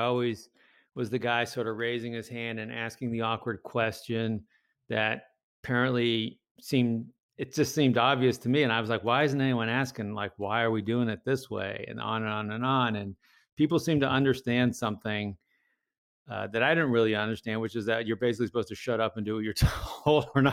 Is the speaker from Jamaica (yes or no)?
no; Massachusetts, United States; And we moved around a little bit, and I ended up growing up in Massachusetts.